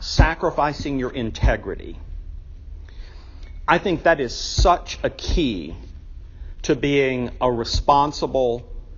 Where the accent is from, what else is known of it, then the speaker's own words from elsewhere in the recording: Alabama, United States; accent: Southern; now in Illinois, United States; because I'm from Alabama. When I moved to Illinois, one of the things I realized pretty quickly, though not consciously and intentionally, but I realized that my Southern accent got a lot more attention than I wanted it to get.